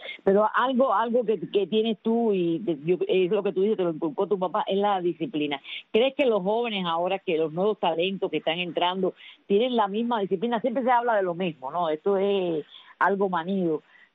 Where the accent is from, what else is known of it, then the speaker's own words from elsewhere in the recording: Cuba; moved away; cuando yo llegué de Cuba